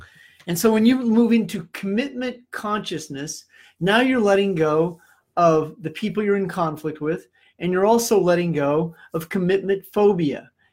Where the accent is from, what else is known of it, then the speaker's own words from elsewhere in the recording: Iowa, United States; Well, that's from the movie Field of Dreams in my home state of Iowa.